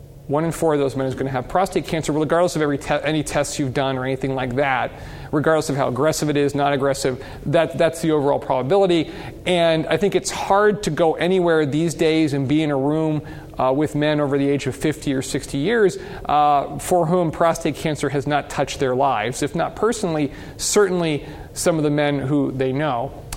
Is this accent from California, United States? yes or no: yes; San Diego, California, United States; I grew up in San Diego, so that sort of still pops to my mind in the forefront.